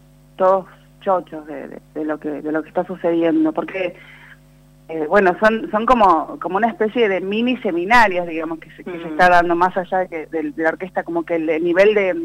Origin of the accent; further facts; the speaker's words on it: Comodoro Rivadavia, Chubut, Argentina; yo soy de Comodoro